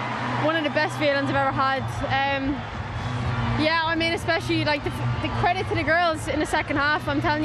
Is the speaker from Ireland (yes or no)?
yes; Ireland; that shows that we're Irish and we'll never give up.